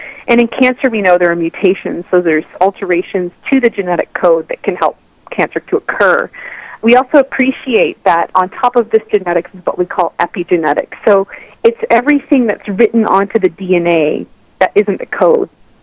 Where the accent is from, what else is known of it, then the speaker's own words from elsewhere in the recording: Ontario, Canada; I am originally from Ontario.